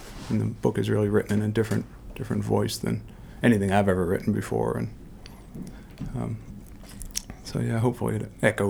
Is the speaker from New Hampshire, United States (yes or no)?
yes; New Hampshire, United States; I grew up in New Hampshire, and it's just, I didn't really decide.